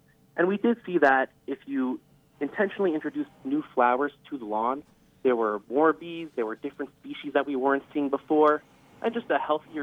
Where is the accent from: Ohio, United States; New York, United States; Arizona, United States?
New York, United States; I know in my home state of New York it's commonly occurring